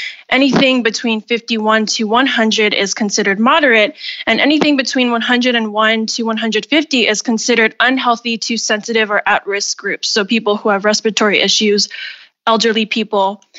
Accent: San Francisco, California, United States; now in Los Angeles, United States; I've grown up in California all of my life. And so I grew up in San Francisco, but now I live in Los Angeles.

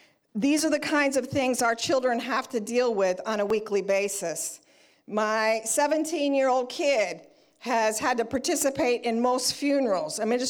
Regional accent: Minnesota, United States; Is one, I'm from Minnesota.

